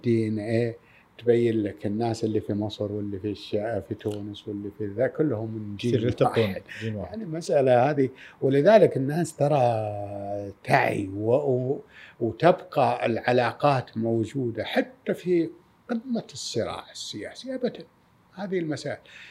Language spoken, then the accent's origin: Arabic; Saudi Arabia; لأنه بعض النشاز اللي موجود في السوشيال ميديا لا يمثلنا كسعوديين